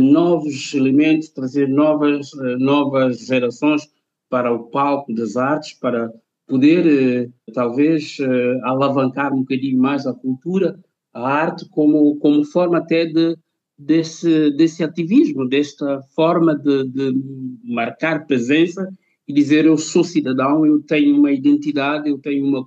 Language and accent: Portuguese; São Tomé & Príncipe; born there; não ser europeu originário. Eu não nasci na Europa, não nasci em Portugal, nasci em São Tomé e Príncipe